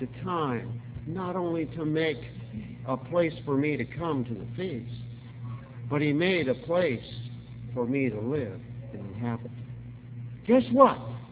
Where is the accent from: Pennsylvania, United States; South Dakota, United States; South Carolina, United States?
South Dakota, United States; And let me tell you, I'm from South Dakota. I've seen a few snowflakes.